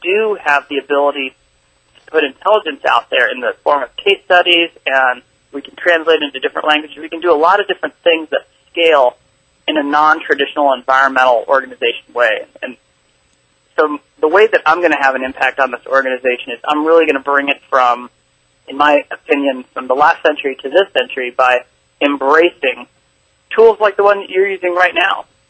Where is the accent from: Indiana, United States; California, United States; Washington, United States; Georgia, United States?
California, United States; Solana Beach; And in Solana Beach, my hometown, people are building their house upon the sand.